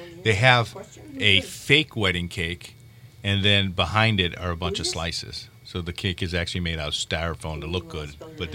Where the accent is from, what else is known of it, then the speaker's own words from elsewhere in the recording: Chicago, Illinois, United States; even though I'm from the Chicago area, I'm chocolate.